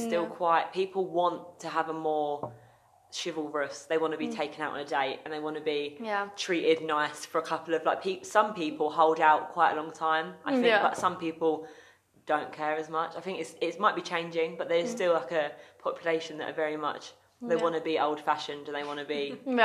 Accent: England, United Kingdom; I'm also 21, and I'm from England.

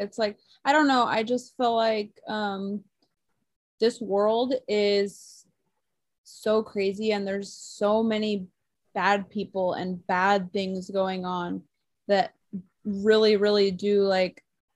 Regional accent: California, United States; We are from California. We're from a melting pot area.

